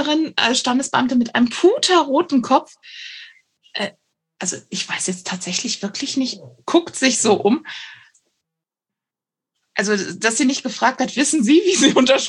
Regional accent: Cologne, North Rhine-Westphalia, Germany; wir kommen halt ursprünglich aus dem Kölner Bereich.

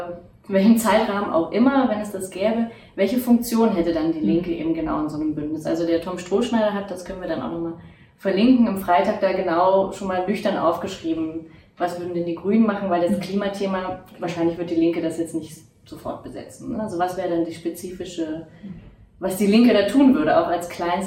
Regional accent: Saxony, Germany; born there; Und wir beide kommen aus Sachsen, du aus Dresden, ich bin in der Nähe von Zwickau geboren.

